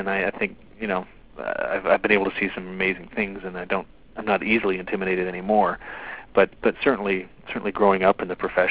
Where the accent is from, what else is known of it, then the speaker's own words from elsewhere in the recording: Mississauga, Ontario, Canada; also born or lived in Montreal; I grew up in Mississauga, suburban Toronto, mostly. But I did live in Montreal for the years of Expo